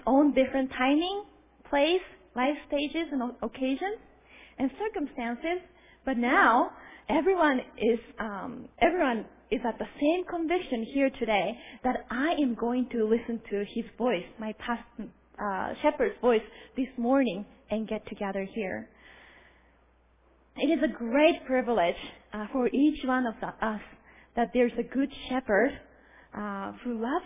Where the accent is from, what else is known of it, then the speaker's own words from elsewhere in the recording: Japan; I was born and raised in Japan.